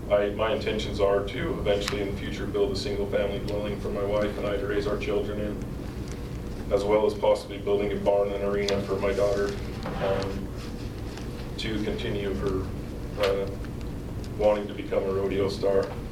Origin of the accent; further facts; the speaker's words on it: Daniels, Utah, United States; now in Midway, United States; I was born and raised here in Daniels at the corner of 3000 South and Daniels Road. I've enjoyed growing up in this valley. I now have 3 kids and currently rent a house in Midway.